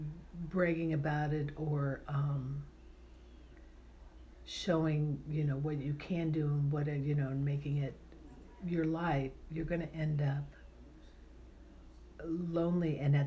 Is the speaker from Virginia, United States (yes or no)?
yes; Fairfax, Virginia, United States; I grew up in Fairfax City, between 4th grade through 8th grade, and we rode our bikes all over Fairfax City.